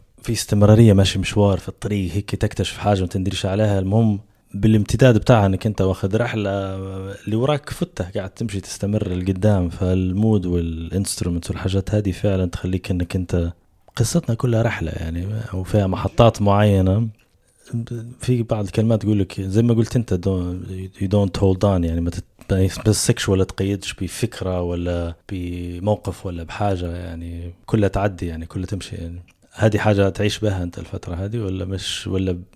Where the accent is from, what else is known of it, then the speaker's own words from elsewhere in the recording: Libya; accent: Libyan; بلهجتنا الليبية،